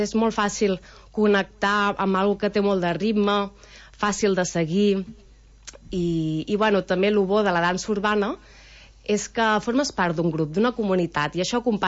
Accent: Ventalló, Catalonia, Spain; jo soc de Ventalló i soc part de l'Associació Cultural

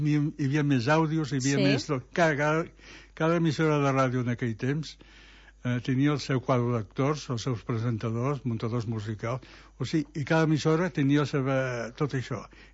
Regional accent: Barcelona, Catalonia, Spain; la ràdio, com a casa a Barcelona, vaig néixer a Barcelona

